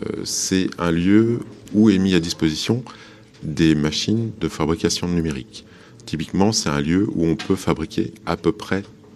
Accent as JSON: {"language": "French", "town": "La Roche-sur-Yon", "region": "Pays de la Loire", "country": "France", "said": "moi, je suis de La Roche-sur-Yon."}